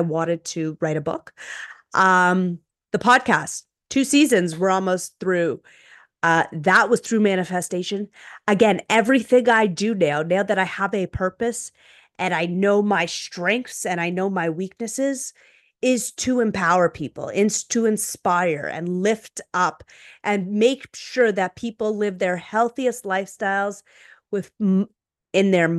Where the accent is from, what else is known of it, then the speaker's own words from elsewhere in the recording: Canada; I know I'm Canadian, so I have no opinion in that.